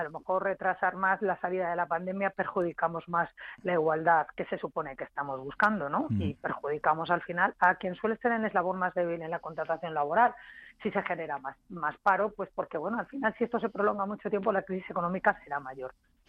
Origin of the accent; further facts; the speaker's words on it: Palencia, Castile and León, Spain; Mire, yo soy de Palencia, estoy convencida de que en Palencia